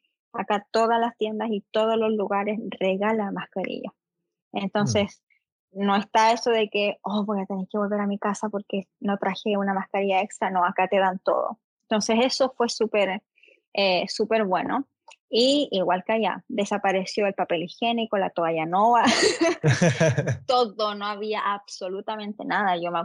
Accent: Chillán Viejo, Ñuble, Chile; yo me fui a la universidad desde Chillán Vejana, ahí la cuna de Bernardo Higgins.

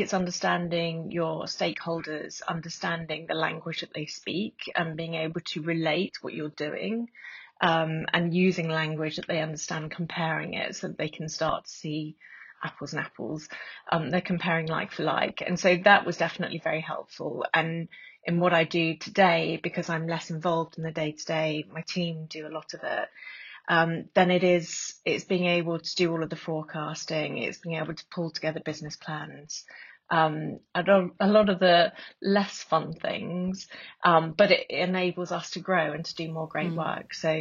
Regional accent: Bristol, South West England, United Kingdom; I grew up in Bristol. I hated my accent.

